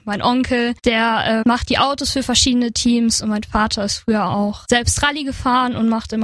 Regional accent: Wolfersweiler, Saarland, Germany; ich komme aus Wolfersweiler, das ist ein kleiner Ortsteil in der Gemeinde Nohfelden. Ich bin 16.

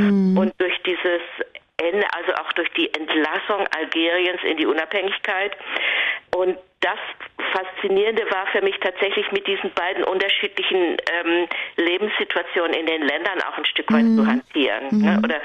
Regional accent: Baden-Württemberg, Germany; ich bin Badnerin, ich bin in der Nähe von Offenburg aufgewachsen

